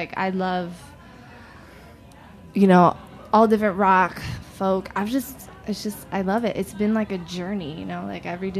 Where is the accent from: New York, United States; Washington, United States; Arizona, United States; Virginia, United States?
New York, United States; Queens; I mean, I'm from Queens, so